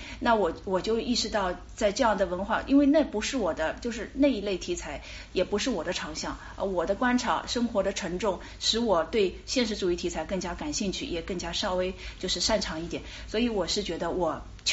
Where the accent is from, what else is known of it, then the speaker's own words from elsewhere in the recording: China; 油盐就是我们中国人说鼻涕虫那种东西